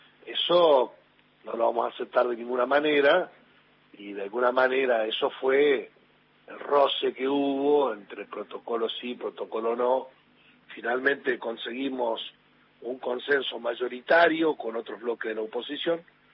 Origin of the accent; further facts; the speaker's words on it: La Tablada, Buenos Aires Province, Argentina; now in Paraná, Argentina; Y vivíamos en la Tablada, la Matanza.